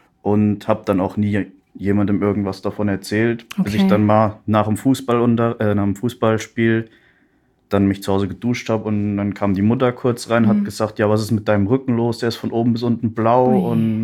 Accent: Hesse, Germany; born there; also born or lived in Cologne; Ich bin im Vogelsberg geboren und wohne da auch noch.

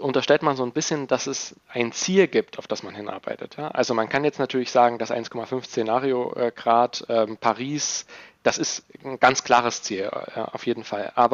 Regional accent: Saxony-Anhalt, Germany; Ich lebe in Sachsen-Anhalt und das ist eine ganz persönliche, oder ich komme aus Sachsen-Anhalt

